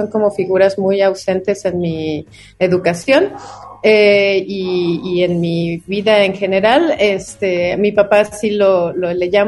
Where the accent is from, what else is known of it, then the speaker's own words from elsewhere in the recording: Guadalajara, Jalisco, Mexico; also born or lived in Mexico City; nací en la Ciudad de México, pero yo siempre digo que soy tapatía porque realmente es donde he vivido más tiempo de mi vida y mi corazón es tapatío, o sea, extraño. Ahora regresé otra vez a la Ciudad de México hace 3 años, pero la verdad es que extraño mucho Guadalajara.